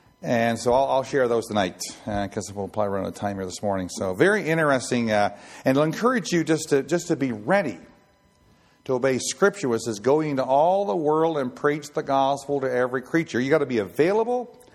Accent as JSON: {"language": "English", "region": "Nova Scotia", "country": "Canada", "tie": "born or raised there", "said": "When I was a kid in Nova Scotia, one day, since I'm half Scottish"}